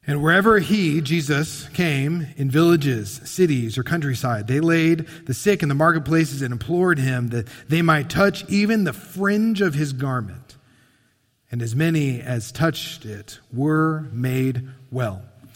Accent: Dallas, Texas, United States; I was being told that I was a guy from Texas, from Dallas area.

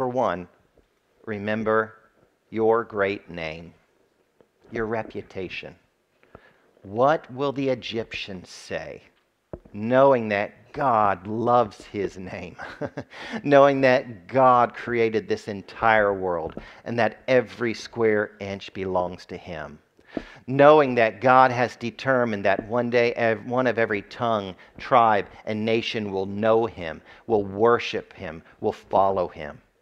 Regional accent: United States; I think that's because I'm an American through and through.

